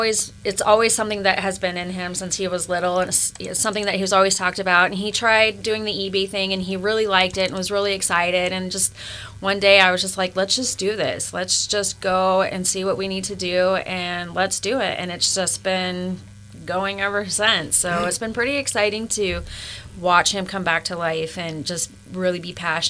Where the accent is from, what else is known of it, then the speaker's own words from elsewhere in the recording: Waldport, Oregon, United States; also born or lived in Medford; I was born in Medford, but I grew up in Waldport.